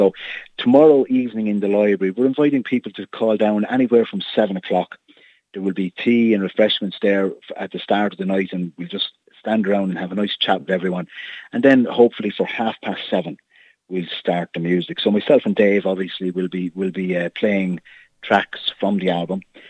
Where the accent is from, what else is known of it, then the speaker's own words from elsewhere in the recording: Athy, Leinster, Ireland; Tomorrow evening, Owen, we're launching it in my hometown of Athy